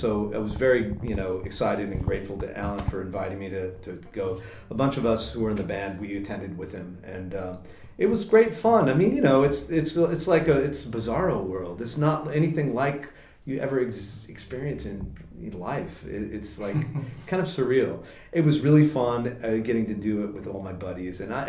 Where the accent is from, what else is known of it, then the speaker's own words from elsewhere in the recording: Spokane, Washington, United States; moved away as an adult; also born or lived in Anaheim, United States; Well, originally, I was born in Anaheim. I left there when I was about 7 years old. So I think that, you know, I spent half my childhood in Spokane, Washington, near where my father's family was from, in Montana.